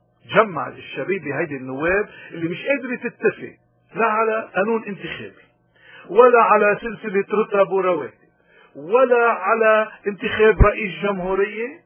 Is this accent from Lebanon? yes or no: yes; Lebanon; مين اللي حكي ومين اللي هامنا نحن كلبنانيين، لأنه فعلا بيهينونا